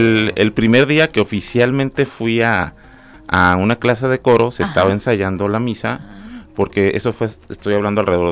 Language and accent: Spanish; Ocotlán, Jalisco, Mexico; Es correcto, todos somos de Ocotlán, Jalisco.